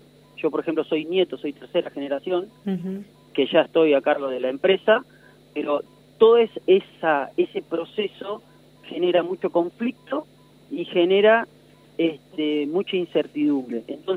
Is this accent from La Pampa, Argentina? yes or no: yes; Guatraché, La Pampa, Argentina; Yo, por ejemplo, soy del interior, soy de Guatraché